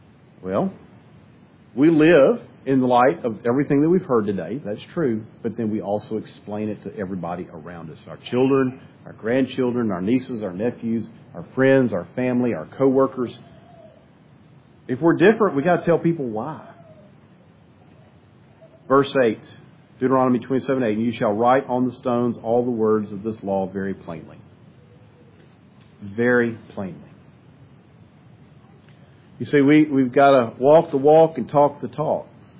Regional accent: Scotland, United Kingdom; I'm Scottish.

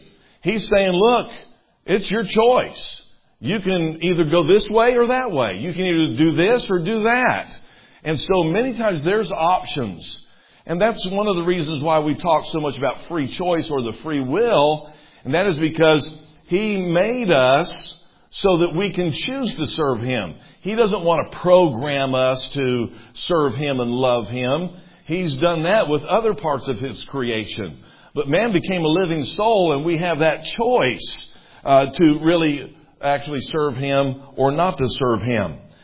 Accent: Murfreesboro, Tennessee, United States; when I was growing up in Murfreesboro, Tennessee

